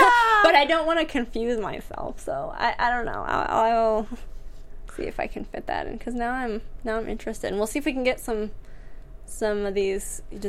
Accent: Midwest, United States; No, I grew up in the Midwest.

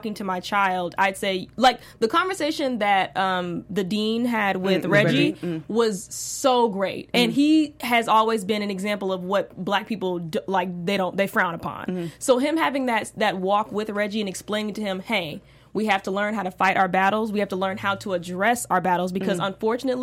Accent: Midwest, United States; I mean, I'm from the Midwest, Southern Midwest.

